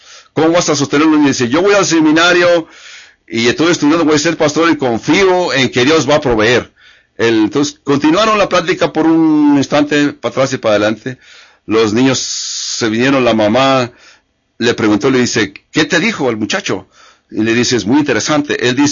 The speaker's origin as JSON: {"language": "Spanish", "region": "California", "country": "United States", "tie": "born or raised there", "said": "cuando crecí en California, nunca experimenté nada como esto."}